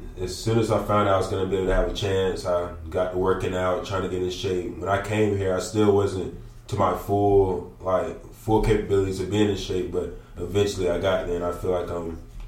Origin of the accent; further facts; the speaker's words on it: Spartanburg, South Carolina, United States; Yeah, I'm from Spartanburg, which is only about 30, 40 minutes away, so it's not far.